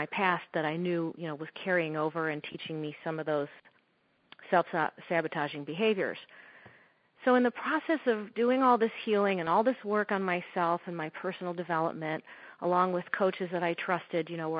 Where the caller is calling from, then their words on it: St. Louis, Missouri, United States; I am calling in from St. Louis.